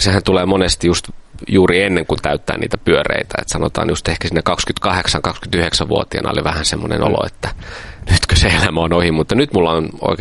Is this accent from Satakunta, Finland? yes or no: yes; Pori, Satakunta, Finland; Mä oon Porista kotosi, joo.